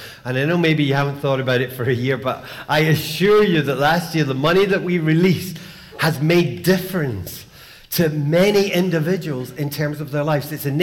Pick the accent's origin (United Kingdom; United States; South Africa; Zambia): United Kingdom; Bishopbriggs, Scotland; I grew up in … this week, an Islamic center was firebombed.